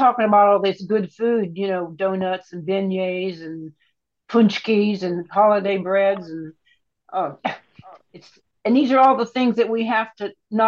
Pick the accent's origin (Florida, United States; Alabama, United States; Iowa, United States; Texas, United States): Texas, United States; Oh, I'm from Texas. I don't know what that makes me.